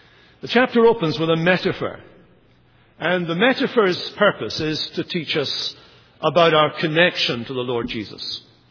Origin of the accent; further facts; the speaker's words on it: Scotland, United Kingdom; now in London, United Kingdom; I'm Scottish. This is the accent we'll be using when we all get to heaven. It's been modified over the years with a little bit of Irish, a little bit of Canadian, and now I'm doing cross-cultural missionary work in London, England